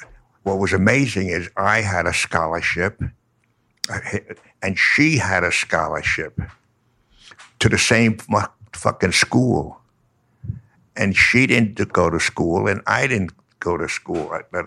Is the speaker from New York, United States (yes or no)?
yes; New York, United States; you know, Southern boys all say right here. But I'm from New York, so I say yo.